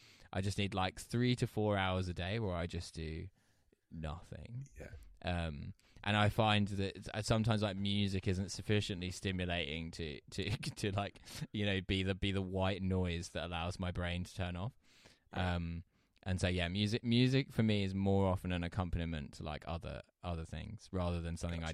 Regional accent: East of England, United Kingdom; I grew up in Essex, and I feel like to me Essex is like the heartland of garage.

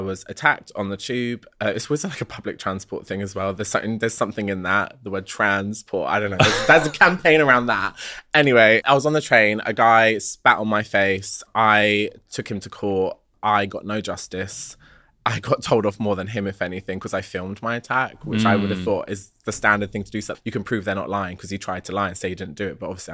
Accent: London, United Kingdom; I'm from Labrook Grove and I don't miss. I'm a council state girl

